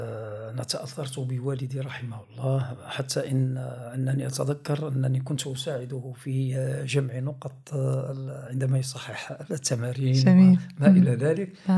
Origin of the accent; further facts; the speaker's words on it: Tangier, Tanger-Tetouan-Al Hoceima, Morocco; فكطفل طنجاوي، طبعا ولدت في طنجة في مطلع الستينيات، نشأت في نفس الحي في البداية الأولى، طبعا درست في مدرسة الدرادب للبنين وهي الآن هي القاضي عياض.